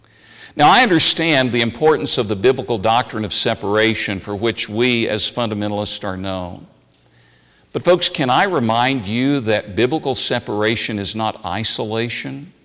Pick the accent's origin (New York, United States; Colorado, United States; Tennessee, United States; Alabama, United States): Tennessee, United States; I grew up in East Tennessee in an unchurched family.